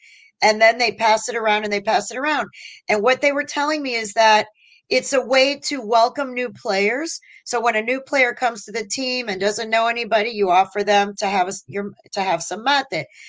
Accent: United States; thank God, even though I am Cuban, I'm Cuban American, but I don't drink coffee.

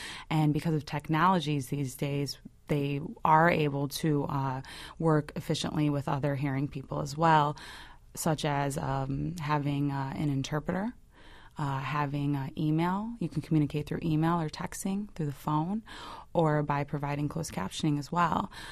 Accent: Chicago, Illinois, United States; also born or lived in New York; I was working up there for 6 years, but I'm originally from Chicago.

